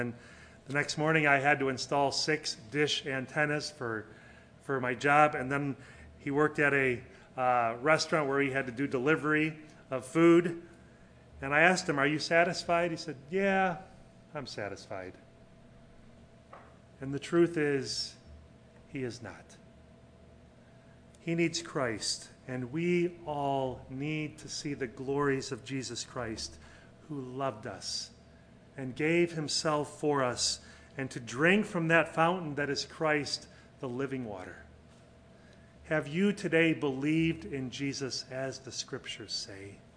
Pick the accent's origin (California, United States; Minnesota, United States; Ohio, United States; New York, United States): Ohio, United States; Cleveland; Cavs aren't going to win. I'm from Cleveland.